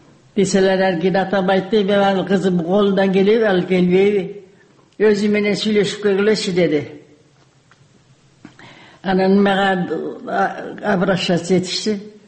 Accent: Karakol, Issyk-Kul Region, Kyrgyzstan; also born or lived in China; Мен кичине кезимде шаарда туруп, Каракол шаарында туруп турабыз.

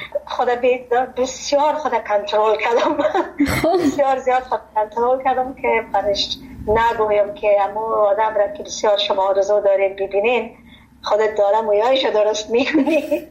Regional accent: Afghanistan; moved away; چون من بسیار از افغانستان سابقا برآمدین هیچ چیزی از مملکت به یادم نیست

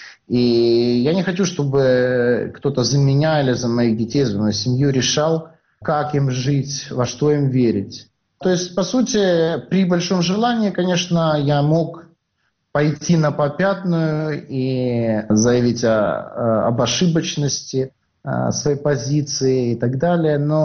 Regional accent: Russia; born there; first language Russian; русский язык — это мой родной язык, русская литература — это моя любимая литература. Хотя я говорю на других языках

